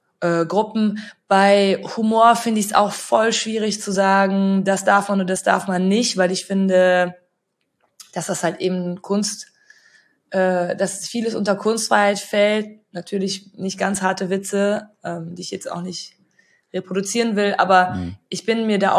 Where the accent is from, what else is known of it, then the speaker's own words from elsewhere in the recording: Cologne, North Rhine-Westphalia, Germany; Aber Köln ist meine Heimat.